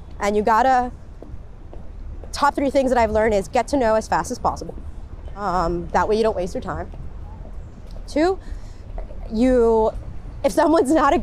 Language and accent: English; Miami, Florida, United States; Born and raised in Miami, Florida.